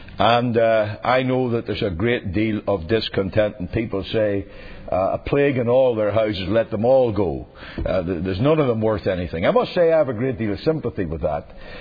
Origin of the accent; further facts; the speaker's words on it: United Kingdom; now in United States; I say your nation because I'm still British, and I can't vote in American elections.